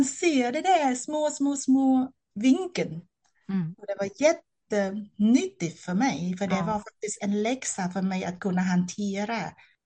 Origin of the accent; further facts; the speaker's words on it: Vietnam; now in Sweden; även att Vietnam är mitt hemland